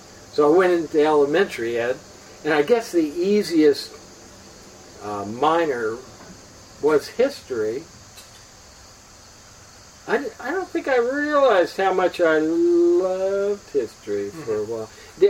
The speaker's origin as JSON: {"language": "English", "town": "Arlington", "country": "United States", "tie": "born or raised there", "said": "Arlington."}